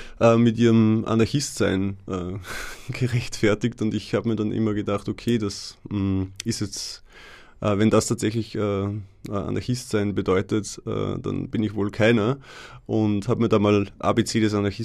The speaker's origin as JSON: {"language": "German", "region": "Vienna", "country": "Austria", "said": "Ich meine, ich komme aus Wien"}